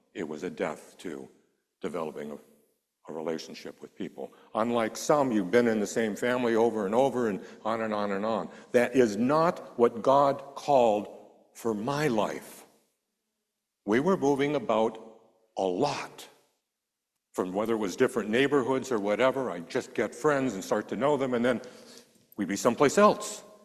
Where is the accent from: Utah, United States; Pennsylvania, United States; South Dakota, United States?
Pennsylvania, United States; Erie; also born or lived in Ottawa, Canada / Toronto, Canada / New Hampshire, United States / Memphis, United States; But in our lives, my life from birth, we moved from Ottawa, Ontario to Toronto, Ontario to New Hampshire to Memphis, Tennessee, and then I was three. Moved from Memphis to Erie, Pennsylvania, where I finally got a respite and could stay there for a while.